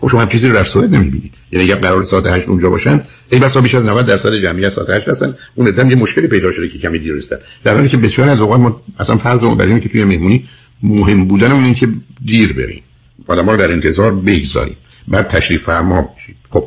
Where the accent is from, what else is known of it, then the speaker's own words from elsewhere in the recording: Iran; ما ایرانی هستیم و رو ایرانی بازی میکنیم